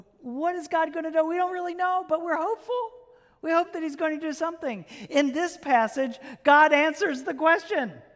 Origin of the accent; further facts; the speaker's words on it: New Jersey, United States; moved away as an adult; I came to Oklahoma late in life. I'm not an Oklahoman. I'm from Jersey.